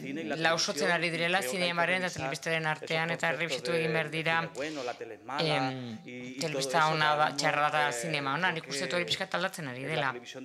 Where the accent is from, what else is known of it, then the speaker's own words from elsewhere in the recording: Seville, Andalusia, Spain; Ni Sevillakoa naiz eta asko gustatu zait ikustea Sevilla berreginda.